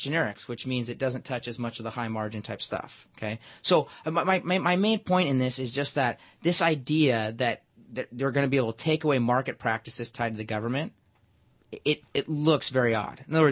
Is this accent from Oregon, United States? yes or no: no; Seattle, Washington, United States; For example, I'm from Seattle. We have a ridiculous residential real estate market